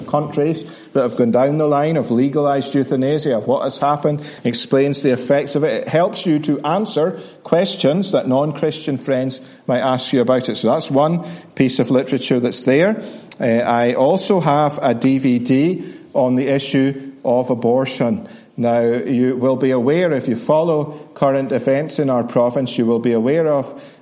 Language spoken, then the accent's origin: English; Scotland, United Kingdom; born there; now in Northern Ireland; I'm a Scotsman by birth, but all of the literature is free.